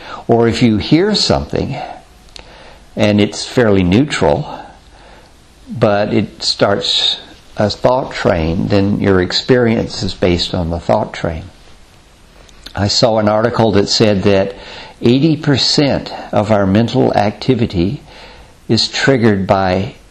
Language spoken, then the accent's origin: English; Mississippi, United States; Growing up in Mississippi, there was a lot of cotton being grown at that time.